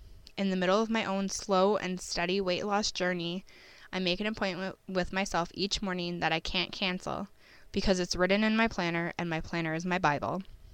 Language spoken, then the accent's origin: English; Milwaukee, Wisconsin, United States; Having been born and raised in Milwaukee, I am proud to raise my child in the city that shaped me into the woman I am today.